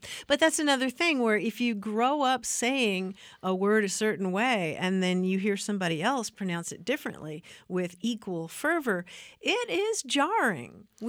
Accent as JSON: {"language": "English", "region": "Kentucky", "country": "United States", "tie": "born or raised there", "said": "I mean, he lived in New York City for many, many years, and I grew up in Kentucky."}